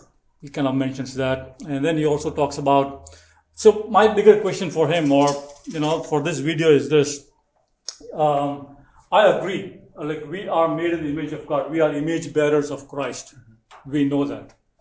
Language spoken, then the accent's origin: English; India; I'm a newcomer to this culture. So when I look at the whole justice, because I come from India